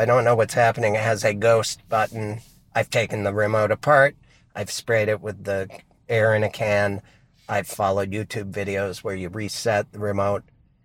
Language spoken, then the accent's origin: English; Brooklyn, New York, United States; accent: Brooklyn; And that's when my Brooklyn accent comes out and push people over.